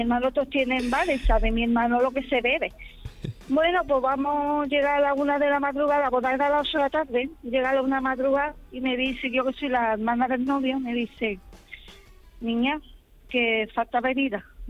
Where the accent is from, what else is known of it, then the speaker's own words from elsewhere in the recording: Cádiz, Andalusia, Spain; Nosotros somos las de Cádiz.